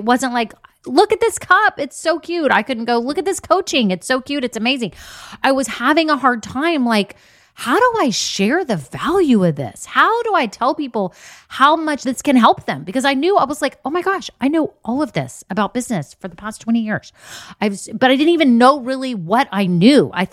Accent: Texas, United States; And I had some like Texas Longhorn stuff, Texas A&M, because I'm from Texas.

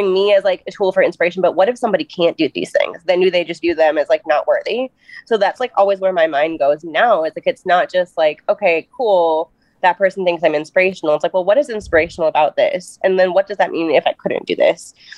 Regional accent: Minnesota, United States; I do want to go on the record and say I am from Minnesota, but I am not related to Mike Lindell, the My Pillow guy.

